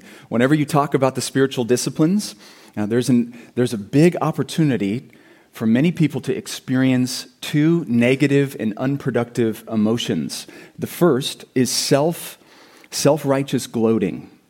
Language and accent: English; Ames, Iowa, United States; born there; I was born in Ames.